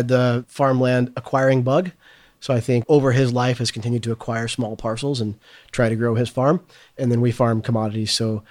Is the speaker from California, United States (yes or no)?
no; Arkansas, United States; a neighbor knew I was from Arkansas and had been asking me how to invest in farmland. He knew that I'd been growing up in a farming family